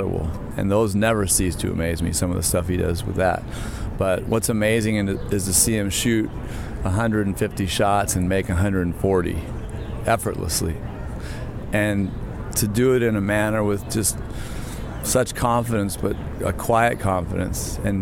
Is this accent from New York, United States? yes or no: no; Long Beach, California, United States; I grew up in Long Beach, south of LA a little bit.